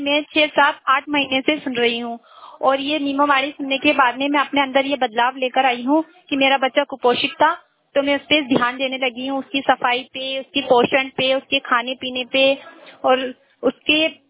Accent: Tonk, Rajasthan, India; मैं टोंक की रहने वाली हूँ।

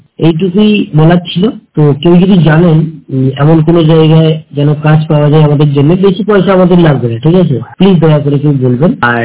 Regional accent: Chandipur, West Bengal, India; পূর্ব মেদিনীপুর থেকে। আমার বাড়ি হচ্ছে চণ্ডীপুর জেলা, পূর্ব মেদিনীপুর।

